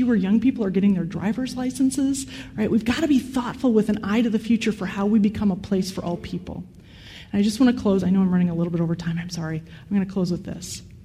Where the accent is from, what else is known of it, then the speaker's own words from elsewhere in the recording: Madison, Wisconsin, United States; Chicago just sucked Oscar Mayer out of my hometown of Madison, Wisconsin.